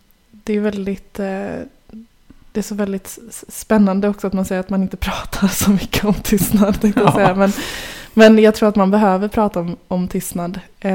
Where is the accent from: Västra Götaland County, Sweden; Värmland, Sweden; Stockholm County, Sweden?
Västra Götaland County, Sweden; Gothenburg; Vi sitter ju i ditt vardagsrum nu i Göteborg där jag är ifrån